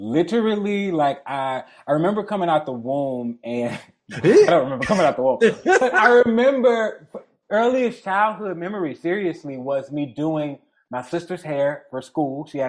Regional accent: Detroit, Michigan, United States; I'm from Jeffrey Projects of Detroit. I literally grew up. We were the poorest people in the project.

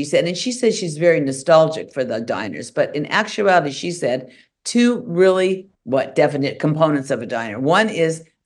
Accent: Los Angeles, California, United States; But see, I don't really know what a diner is because I'm from Los Angeles.

